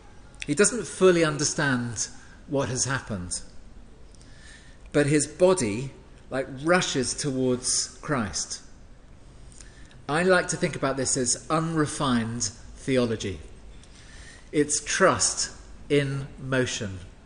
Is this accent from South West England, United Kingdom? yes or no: no; South East England, United Kingdom; accent: English; also born or lived in London; She's from Surrey, and I'm from the south coast of England